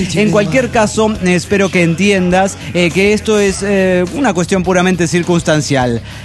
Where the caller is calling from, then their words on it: Heredia, Costa Rica; de Heredia, Costa Rica.